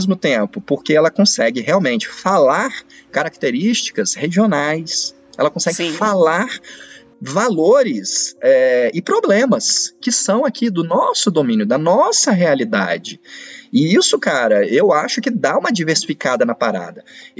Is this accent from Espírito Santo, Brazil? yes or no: yes; Alegre, Espírito Santo, Brazil; born there; Coloca no Alegre, que foi onde eu nasci. 40 mil pessoas, entendeu?